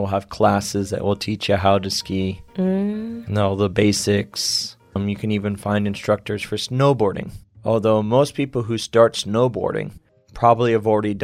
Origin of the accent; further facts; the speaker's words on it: Washington, United States; some of the bigger states would be my home state, Washington.